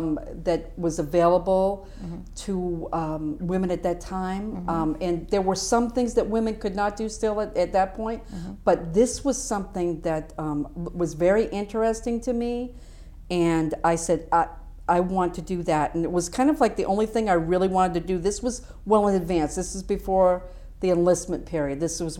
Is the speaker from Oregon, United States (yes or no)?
no; Wrentham, Massachusetts, United States; also born or lived in Norwood; I was born in Norwood, but I was born and raised in Wrentham, Mass.